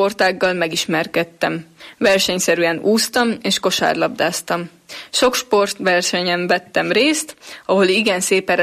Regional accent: Győr, Győr-Moson-Sopron, Hungary; born there; Győrben születtem.

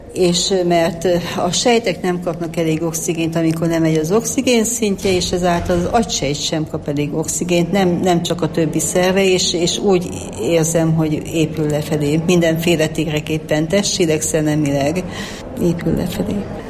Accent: Bükkábrány, Borsod-Abaúj-Zemplén, Hungary

